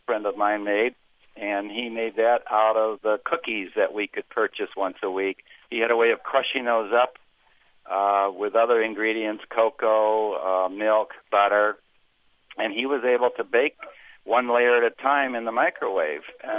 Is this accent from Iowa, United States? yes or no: no; Phoenix, Arizona, United States; Well, I'm from Phoenix, so we have the same kinds of issues.